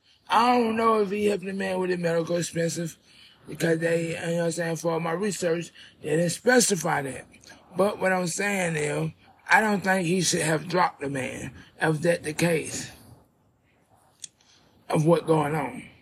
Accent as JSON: {"language": "English", "town": "LaGrange", "region": "Georgia", "country": "United States", "tie": "born or raised there", "said": "I'm from LaGrange, Georgia, man. Born and raised in LaGrange, Georgia. You know what I'm saying? Georgia native, you know what I'm saying?"}